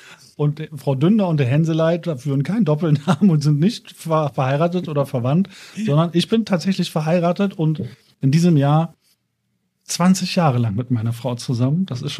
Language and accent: German; Berlin, Germany; Ich bin auf Hochdeutsch erzogen. Wir kommen aus Berlin.